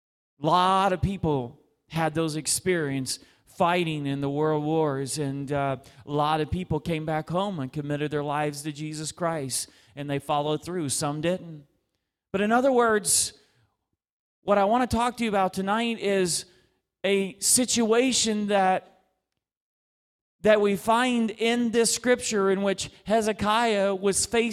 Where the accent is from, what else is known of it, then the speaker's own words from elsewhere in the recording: Dallas, Texas, United States; We are visitors too, so we're from Dallas, Texas.